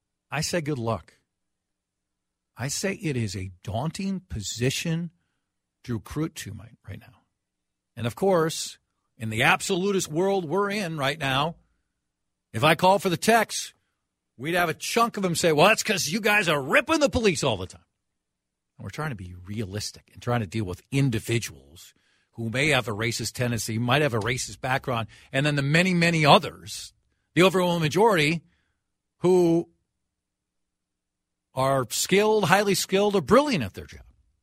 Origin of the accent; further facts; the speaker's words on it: Golden Valley, Minnesota, United States; I mean, look at my town, Golden Valley, my hometown, how they had some significant accusations of racism.